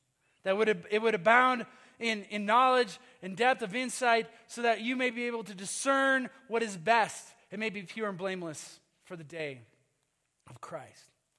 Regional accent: Minnesota, United States; some of you know I'm from Minnesota. Many of you know I'm from Minnesota. Go Vikings.

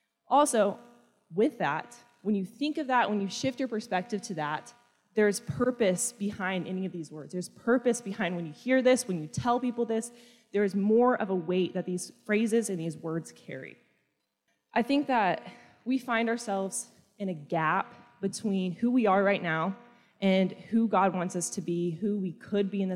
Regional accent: Kansas, United States; Yeah, like you said, I'm from Kansas also, and I love it. Contrary to popular belief, like, Kansas is actually pretty cool.

